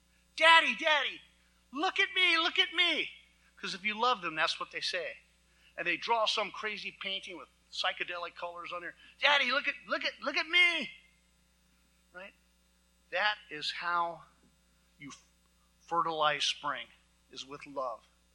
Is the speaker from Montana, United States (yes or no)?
yes; Montana, United States; I'm from Montana. I drop a calf, drop a kid.